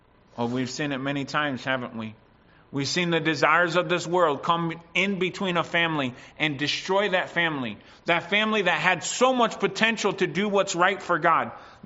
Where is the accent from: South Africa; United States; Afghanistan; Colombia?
United States; I grew up in the States. Parents were allowed to spank their kids in the store in the States.